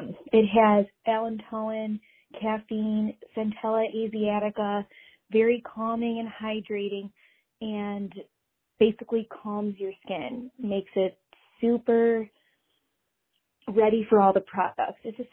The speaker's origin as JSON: {"language": "English", "town": "Cleveland", "region": "Ohio", "country": "United States", "said": "I'm from Cleveland, Ohio."}